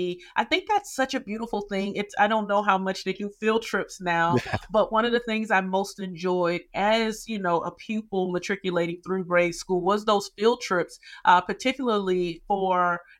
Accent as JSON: {"language": "English", "region": "Florida", "country": "United States", "tie": "born or raised there", "said": "I think I was extremely privileged and lucky growing up in South Florida to have Black teachers in elementary, all but two."}